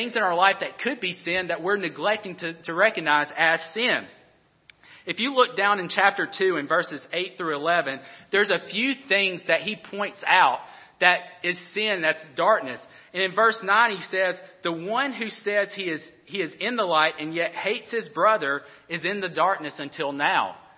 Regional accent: Alabama, United States; Growing up in Alabama, if you guys don't know this, I'm going to let you know, college football is king in that state, okay?

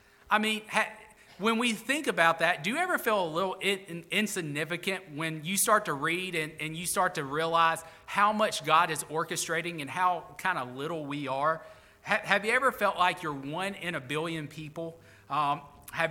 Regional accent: Florence, Alabama, United States; You know, I'm from Florence, Alabama, you know. Nobody knows where that is until I became pastor here, you know.

